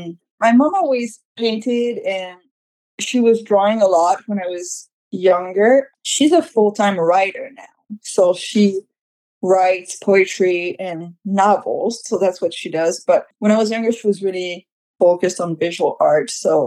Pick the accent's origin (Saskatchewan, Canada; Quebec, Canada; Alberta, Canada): Quebec, Canada; I'm originally from Quebec, Canada